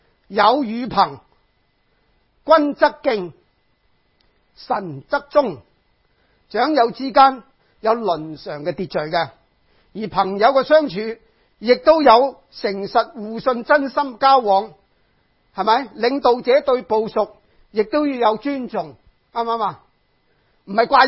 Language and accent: Cantonese; China; 不过我知呀，我系中国人嚟㗎，我有啲中国人嘅一个文化嘅咁